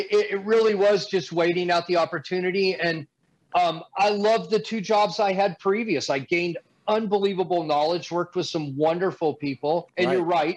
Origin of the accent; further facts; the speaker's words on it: Roswell, New Mexico, United States; I grew up in Roswell, New Mexico. Insert your alien jokes immediately.